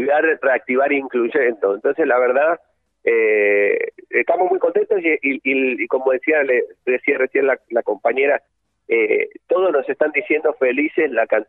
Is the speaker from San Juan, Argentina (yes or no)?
no; Mendoza, Argentina; incluso yo soy mendocino, y felizmente mendocino y militante de base también